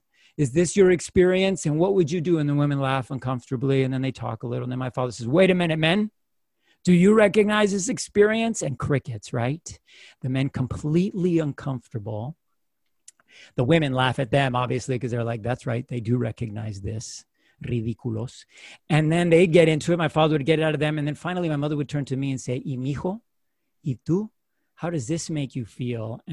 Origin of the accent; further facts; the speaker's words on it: Florida, United States; My experience as a first generation, U.S. born, to them